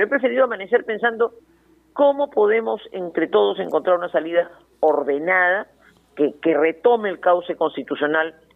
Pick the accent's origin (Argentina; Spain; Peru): Peru; mi pesar como peruana